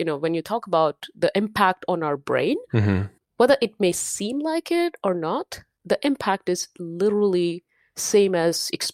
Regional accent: India; moved away as an adult; now in United States; originally I'm from India. I grew up in India.

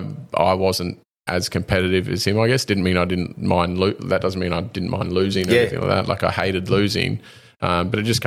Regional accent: Townsville, Queensland, Australia; I'm born and raised in Townsville. So the reason that the Cowboys came into the competition was to give kids from North Queensland an opportunity.

